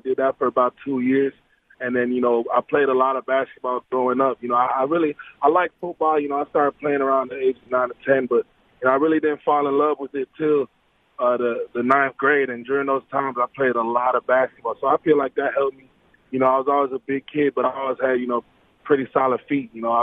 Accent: Ottawa, Ontario, Canada; even though I lived in Ottawa, Ontario, for most of my life, you know, my parents were born and raised in Jamaica. So I really, you know, I consider as myself, you know, Canadian kid living in the Jamaican household.

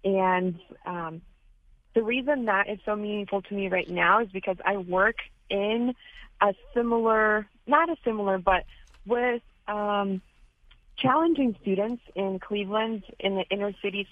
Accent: Ukraine; I grew up in Ukraine, which is a beautiful country, right?

